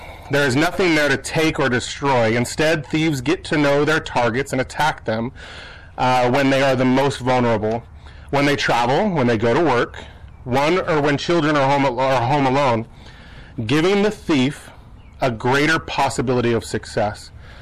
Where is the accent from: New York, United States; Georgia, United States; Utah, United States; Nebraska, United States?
Utah, United States; Ogden; So I grew up in that during the week. But growing up, so I grew up there in Ogden, Utah.